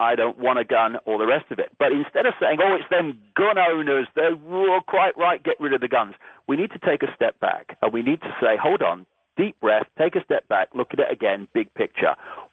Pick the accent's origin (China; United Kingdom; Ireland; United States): United Kingdom; born there; I was actually born on a piece of land that's called Britain.